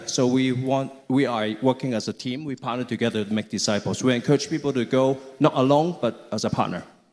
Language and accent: English; Hong Kong; I'm also from Hong Kong. I'm a lecturer in CSU.